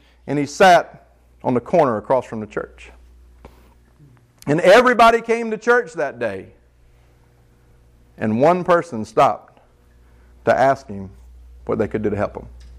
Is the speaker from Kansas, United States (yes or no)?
no; Beaufort, South Carolina, United States; I was born and raised here, but some of us don't even know anything about Beaufort.